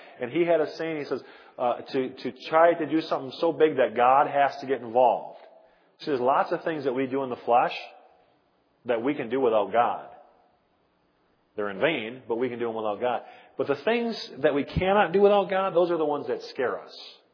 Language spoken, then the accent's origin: English; Wisconsin, United States; I'm born and raised in Wisconsin. My parents were saved out of Catholicism.